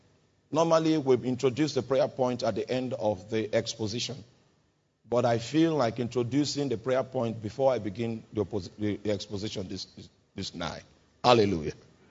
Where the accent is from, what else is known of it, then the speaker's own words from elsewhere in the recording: Middle Belt, Nigeria; So we are from the Middle Belt.